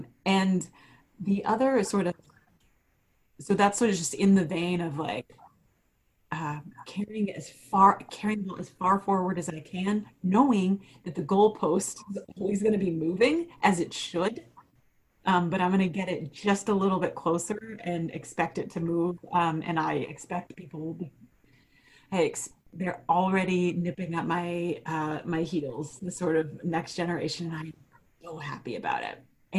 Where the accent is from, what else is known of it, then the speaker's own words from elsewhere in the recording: Texas, United States; I have football because I'm from Texas.